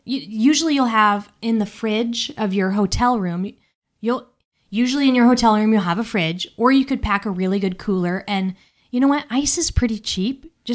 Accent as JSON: {"language": "English", "region": "Midwest", "country": "United States", "said": "You know, as a Midwesterner, I'm not going to go get a burger in Boston."}